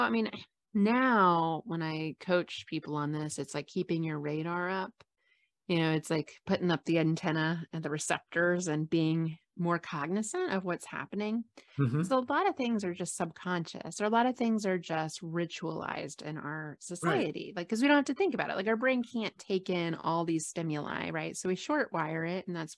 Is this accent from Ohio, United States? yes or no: yes; Columbus, Ohio, United States; But I grew up in Columbus, Ohio